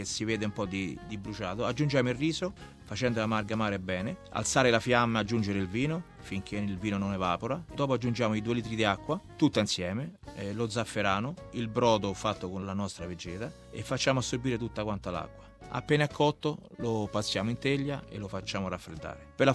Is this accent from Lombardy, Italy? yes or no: no; Rome, Lazio, Italy; io sono romano ma di origine messinese, mio padre e mia madre sono siciliani.